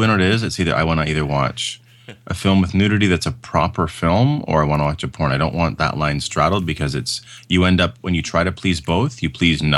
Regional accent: Canada; despite being Canadian and loving hockey.

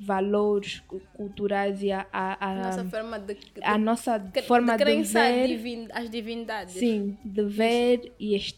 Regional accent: Angola; mostrar a nossa essência enquanto africana, enquanto angolana.

